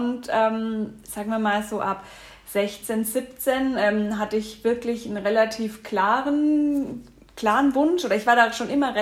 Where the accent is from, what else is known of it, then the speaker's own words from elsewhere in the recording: Bavaria, Germany; Also ich komme aus der Gegend von Würzburg, das ist so circa 2,5 Stunden von München entfernt